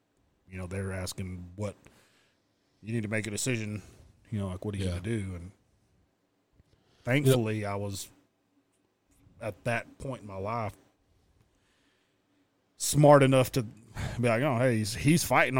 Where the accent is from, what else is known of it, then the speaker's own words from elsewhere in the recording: Philippines; Yeah, I'm a Filipino redneck, so go figure.